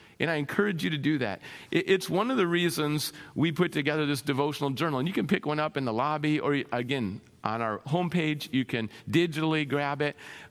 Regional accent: Minnesota, United States; I grew up in Minnesota. The joke was the mosquito's the state bird because they're that big.

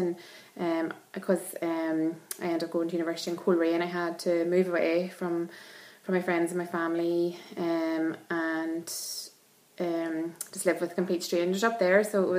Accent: Ballybay, County Monaghan, Ireland; I was brought up near Ballybay in County Monaghan, had a Christian family, was brought up going to Sunday school and wee brethren Sunday school meetings

